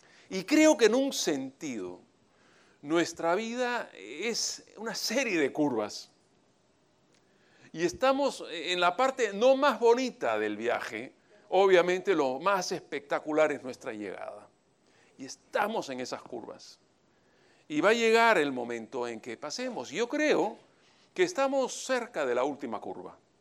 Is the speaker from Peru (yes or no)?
yes; Peru; now in Venezuela; yo no soy venezolano, ojo, estoy hablando como extranjero, vivo allá, pero soy peruano.